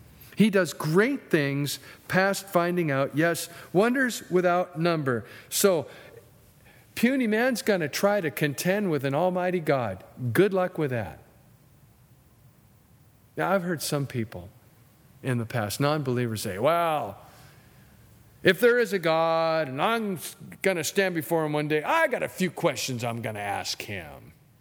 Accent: California, United States; You know, when we came from Southern California, and we experienced earthquakes.

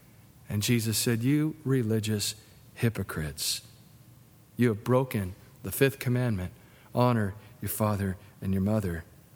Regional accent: the South, United States; Well, I was raised in the South. That's how the South did it.

